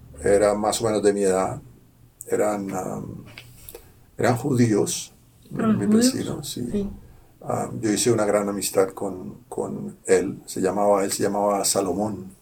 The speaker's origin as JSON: {"language": "Spanish", "town": "Cali", "region": "Valle del Cauca", "country": "Colombia", "tie": "born there", "said": "Y nací en Cali, en Colombia. Cali es una ciudad que queda en el suroeste colombiano."}